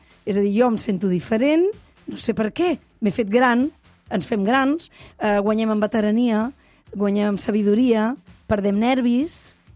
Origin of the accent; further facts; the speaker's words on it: Barcelona, Catalonia, Spain; also born or lived in Girona; la meva família és tota de Girona, pare, mare, germans, però jo vaig venir a Barcelona, em penso que tenia 5 anys.